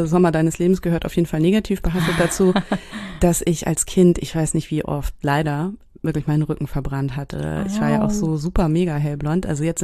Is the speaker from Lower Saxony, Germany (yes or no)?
no; Travemünde, Schleswig-Holstein, Germany; mit meiner Freundin, die ich schon öfter erwähnt habe, mit der ich da auch aufgewachsen bin in Travemünde